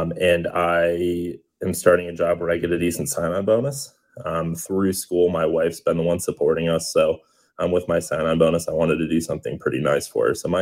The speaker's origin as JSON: {"language": "English", "town": "Toledo", "region": "Ohio", "country": "United States", "said": "Hey, guys. … I'm from Toledo, Ohio."}